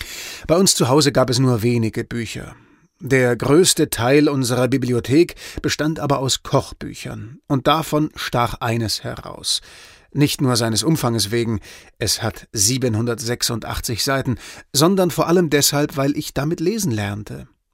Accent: Lower Saxony, Germany; Bei uns in Ostfriesland gibt es den Spruch, wat der Buer nicht kennt, dat frett he nicht.

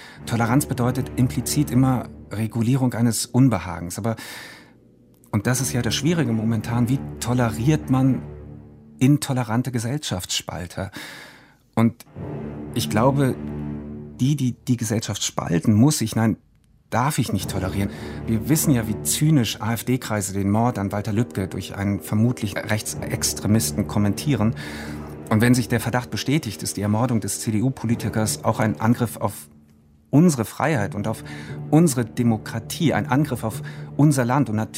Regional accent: Berlin, Germany; Ich kannte nur Berlin. Mittlerweile sage ich natürlich, ich bin Deutscher, weil das gehört ja nun auch dazu, unsere Berliner Geschichte.

